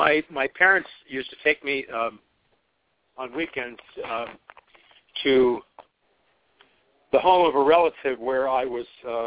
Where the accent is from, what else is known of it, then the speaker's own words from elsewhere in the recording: Canton, Ohio, United States; I'm from Canton, Akron area in Ohio.